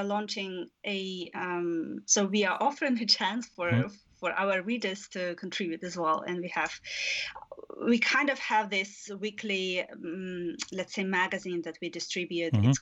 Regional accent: Belarus; I'm from Belarus and I'm actually based in the country at the moment.

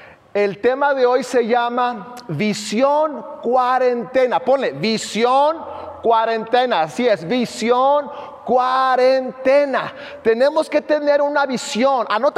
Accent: United States; Soy un gringo de cascarón, mexicano de corazón.

